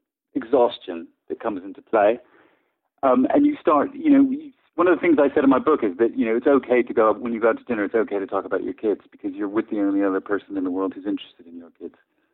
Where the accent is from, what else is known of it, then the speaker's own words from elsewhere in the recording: Norwalk, Connecticut, United States; Yeah, well, I've been here 25 years, but I'm from Norwalk.